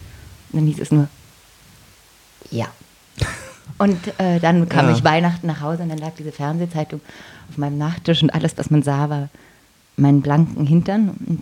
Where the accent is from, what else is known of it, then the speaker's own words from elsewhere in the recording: Bavaria, Germany; ich bin ja gebürtige Bayerin.